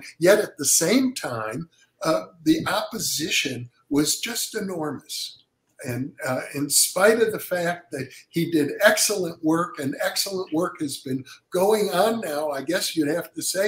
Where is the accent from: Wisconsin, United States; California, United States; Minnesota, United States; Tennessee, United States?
Wisconsin, United States; Well, to be honest, I grew up in the Midwest in Wisconsin.